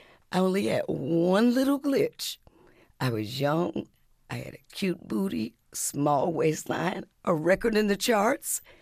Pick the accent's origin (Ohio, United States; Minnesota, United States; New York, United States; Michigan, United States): Michigan, United States; Detroit; also born or lived in Muskegon; My parents I was born in Muskegon, Michigan, and they came to Detroit.